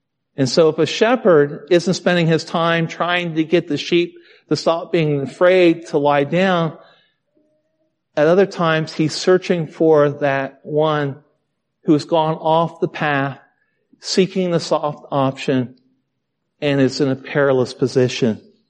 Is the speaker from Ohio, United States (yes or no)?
yes; Ohio, United States; Now, like I said before, I grew up in Ohio with cattle.